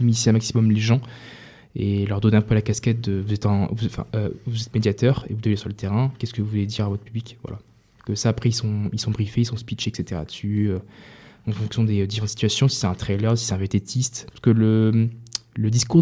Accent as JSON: {"language": "French", "town": "Digne-les-Bains", "region": "Provence-Alpes-Côte d'Azur", "country": "France", "said": "je viens de Digne, donc c'est pas à côté non plus"}